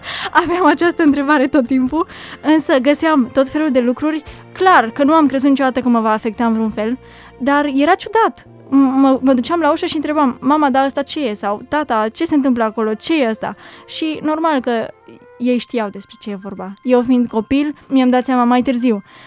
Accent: Romania; Eu provin din Sud, de unde toată lumea știe că este o lume așa mistică

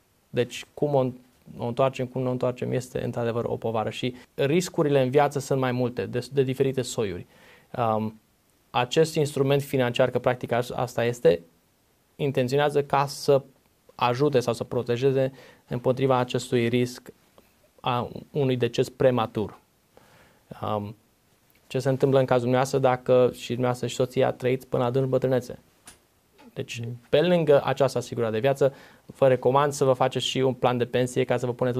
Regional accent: Oradea, Bihor County, Romania; M-am născut în Oradea și am crescut în biserica, se numea de atunci Biserica numărul 2, de pe Simeon Bărnuțiu.

